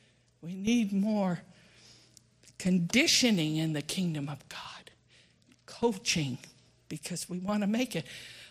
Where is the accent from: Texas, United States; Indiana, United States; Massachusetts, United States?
Texas, United States; You know, I come from Texas and they're terribly, they're proud. And they love their ball games. And up in the panhandle was a school.